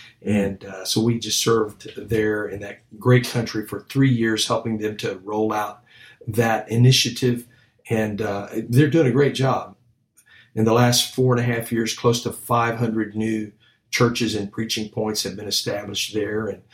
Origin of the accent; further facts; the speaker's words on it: Houston, Texas, United States; I grew up in Houston.